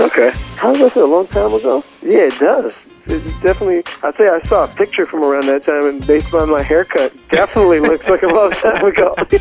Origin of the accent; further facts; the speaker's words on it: Beverly Hills, California, United States; I grew up in Beverly Hills, so it's like, why does he even do this?